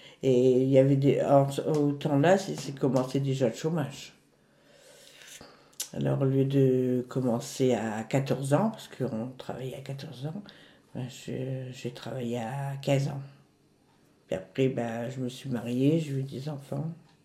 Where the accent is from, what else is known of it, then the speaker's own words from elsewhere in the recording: Noyelles-sous-Lens, Hauts-de-France, France; born there; Alors je suis née le 30 mars 48 et je suis née à Noyelles-sous-Lens dans le Pas-de-Calais.